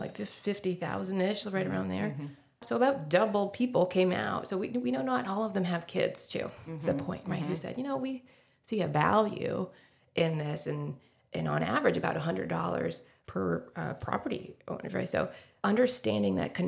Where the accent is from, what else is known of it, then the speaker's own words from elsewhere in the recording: Tampa, Florida, United States; now in Sarasota, United States; I grew up in Tampa Bay. And as you said, I was around the country for a little bit and wanted to come home to Florida, and kind of found myself in Sarasota.